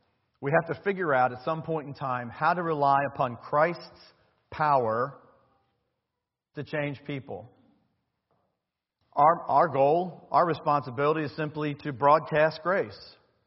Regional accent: Baltimore, Maryland, United States; I've told you all many times before, I grew up in Baltimore.

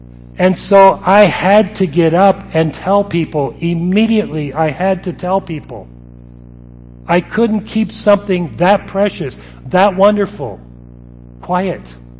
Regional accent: United States; I had never, although growing up in the United States, had anyone sit down and explain the gospel of Jesus Christ to me.

